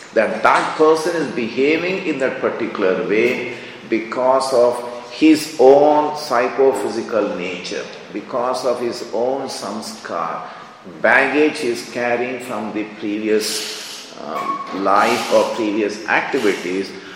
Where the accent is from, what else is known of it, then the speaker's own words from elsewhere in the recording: Hyderabad, Telangana, India; as a child, I come from Hyderabad, and it is more than half of Hyderabad is from Urdu speaking community.